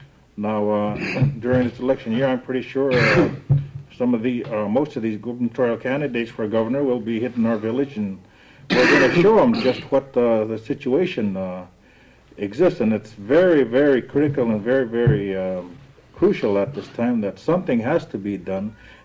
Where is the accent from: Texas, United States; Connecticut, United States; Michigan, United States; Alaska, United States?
Alaska, United States; Shishmaref; from Shishmaref, and I'm the village council president and the board member of our region, Bering Straits region.